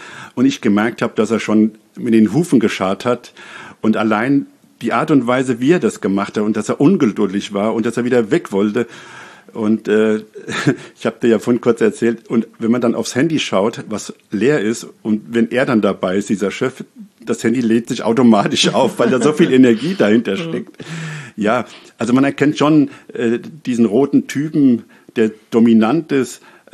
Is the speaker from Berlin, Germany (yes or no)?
no; Neu-Isenburg, Hesse, Germany; Also ich komme aus Neu-Isenburg, was gleich bei Frankfurt liegt, unmittelbar in der Nähe und bin 55 Jahre alt